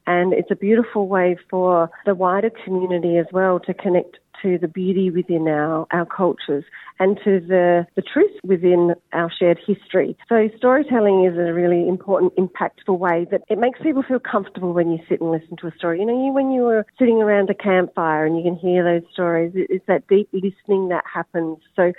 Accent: Adelaide, South Australia, Australia; now in Melbourne, Australia; I grew up in Adelaide. I'm a Yankunjara Wirangu Gugutha woman from South Australia, but I moved to Nam probably, I think it's been about 25 years

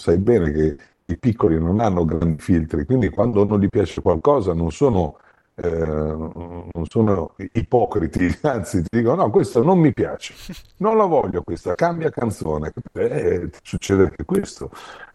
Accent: Sicily, Italy; Poi, sai, sono siciliano e da buon siciliano conosco anche un po' le vicissitudini, no?

